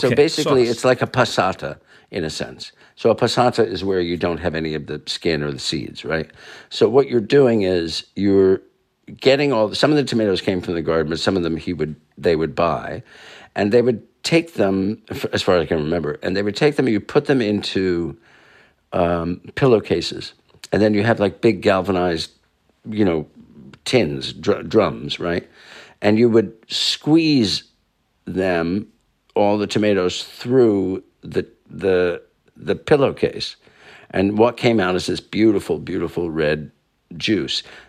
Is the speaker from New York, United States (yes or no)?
yes; Katonah, New York, United States; Well, I grew up in Westchester County, Catona, New York, about 50 miles north of the city. And my parents are both Italian-American, and their parents had come from Italy.